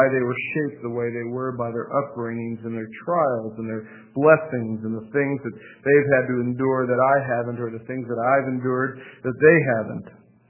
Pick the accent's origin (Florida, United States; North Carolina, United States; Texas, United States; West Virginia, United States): Florida, United States; now in Washington, United States; I was raised in South Florida. I'm a child of my culture and my parents that way. I'm now living in Northwest Washington. It's very different.